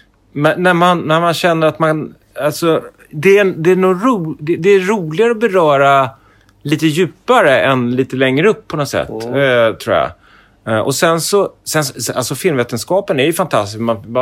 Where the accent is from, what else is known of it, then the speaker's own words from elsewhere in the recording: Stockholm, Stockholm County, Sweden; För att jag kom från Stockholm